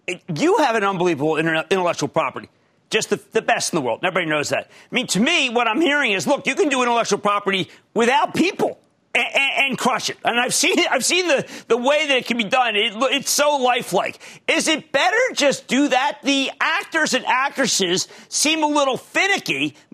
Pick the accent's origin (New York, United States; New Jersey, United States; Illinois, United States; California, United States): New Jersey, United States; I'm going to start with Roy in my home state of New Jersey.